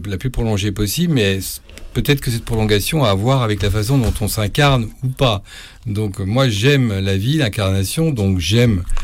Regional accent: Bourges, Centre-Val de Loire, France; born there; je suis né à Bourges, je disais, comme Yankelevitch. Et lui, c'était un peu par accident. Et puis, mais en fait, j'habite pas loin, vers Nohant.

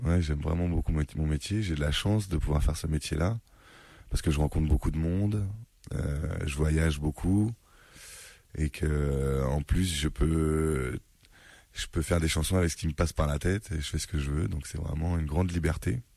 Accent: Ivry, Île-de-France, France; Et puis moi je suis né à Ivry, j'ai grandi à Ivry, donc je connais plein de choses ici et je connais beaucoup de gens.

